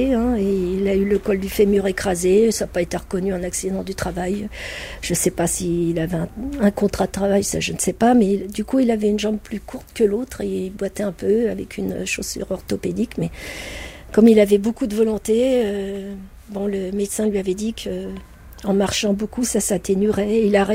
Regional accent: France; born there; Moi, je suis née en France. Moi, je suis née en 45.

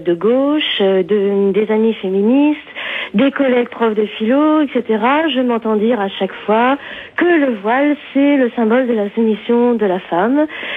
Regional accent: France; je suis française dite de souche, modeste prof d'allemand, et par solidarité avec les petites jeunes filles qui ont été exclues de l'enseignement, je leur donne des cours à la mosquée de Strasbourg où j'habite.

